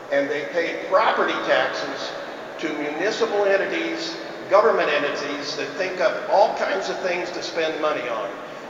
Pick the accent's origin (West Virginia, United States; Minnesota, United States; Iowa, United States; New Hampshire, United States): Iowa, United States; from Mills in Montgomery, Iowa. That's way down in the southwest corner.